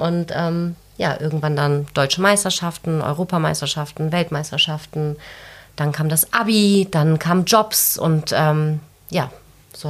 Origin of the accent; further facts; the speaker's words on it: Spain; Flamenco als Spanierin natürlich auch.